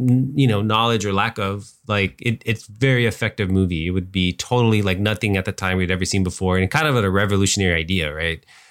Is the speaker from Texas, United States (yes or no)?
yes; Texas, United States; we're from the Rio Grande Valley. There's not a lot of movie access, but we were able to, fortunate to where we had internet where we lived.